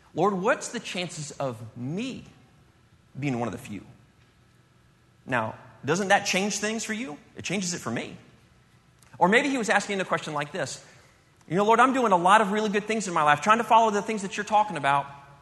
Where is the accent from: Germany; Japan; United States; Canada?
Germany; my dad was in the military. I grew up in Germany.